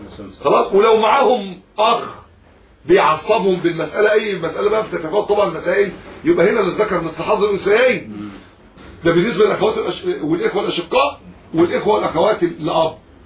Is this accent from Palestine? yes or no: no; Egypt; احنا كمصريين بقى بنجد عناء في اخراج الايه؟ اللسان.